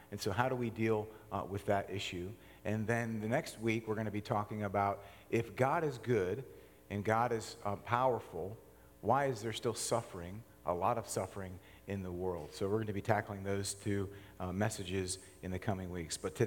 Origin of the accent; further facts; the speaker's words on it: Orlando, Florida, United States; I grew up in Florida, in suburban Orlando